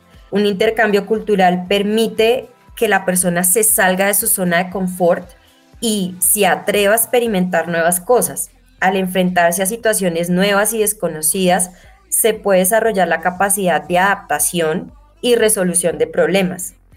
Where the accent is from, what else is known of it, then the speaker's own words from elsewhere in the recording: Colombia; lo valioso que tenemos nosotros como colombianos en esos lugares